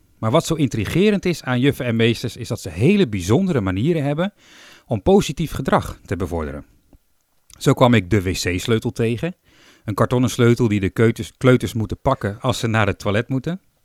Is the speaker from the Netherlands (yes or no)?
yes; Netherlands; Want wat zijn wij Nederlanders goed in mopperen?